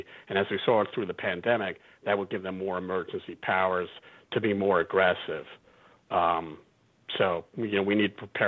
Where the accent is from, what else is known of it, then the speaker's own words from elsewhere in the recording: Brooklyn, New York, United States; You know, we're from Brooklyn originally, so...